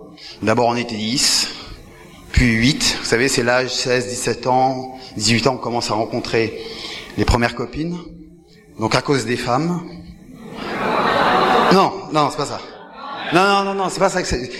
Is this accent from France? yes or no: yes; Paris, Île-de-France, France; moved away as an adult; now in Canada; Donc, je suis né à Paris, j'ai grandi à Paris, je vis à Paris.